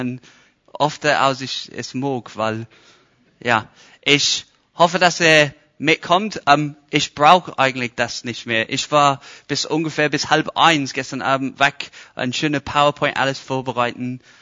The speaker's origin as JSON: {"language": "German", "region": "Scotland", "country": "United Kingdom", "second_language": "German", "said": "ich kann alles außer Hochdeutsch auch. Ich bin eigentlich Schwabe. Ich komme aus Schottland. So mein Deutsch manchmal ist ein bisschen unterbrochen. Hört ein bisschen komisch an."}